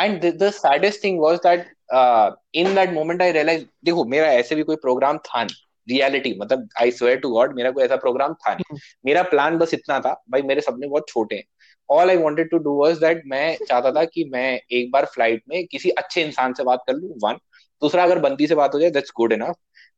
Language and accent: Hindi; Delhi, India; मैंने कहा हम लोग दिल्ली से हैं।